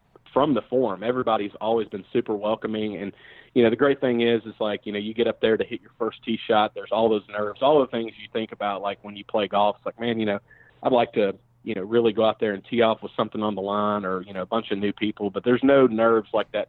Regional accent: Nashville, Tennessee, United States; now in Charlotte, United States; I'm originally from Nashville. I recently, this past February, relocated to the Charlotte, North Carolina, area.

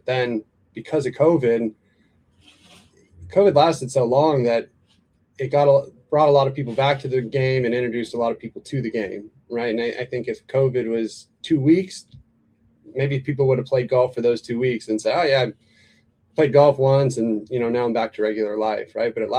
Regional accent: San Diego, California, United States; I'm from San Diego, grew up in San Diego.

